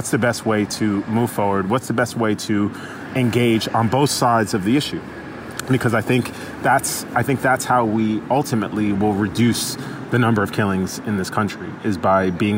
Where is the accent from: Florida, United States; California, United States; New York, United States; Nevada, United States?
New York, United States; Staten Island; We grew up together in Staten Island, where Eric Garner got killed.